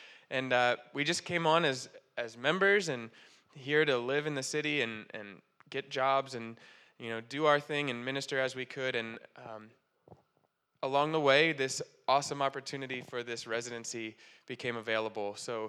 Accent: Pennsylvania, United States; we're from Pennsylvania originally. We were like, let's go back home.

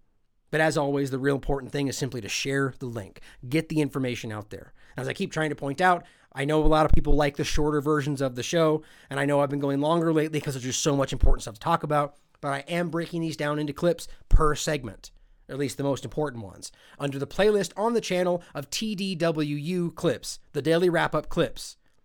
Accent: United States; I responded, hey, John, I am an American.

